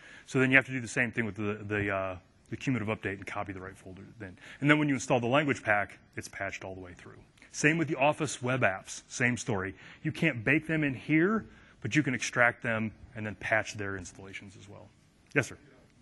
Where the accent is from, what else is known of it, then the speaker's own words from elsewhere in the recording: United States; I'm an American. I speak exactly one language. Because within 1,000 miles of my house, everybody speaks exactly one language.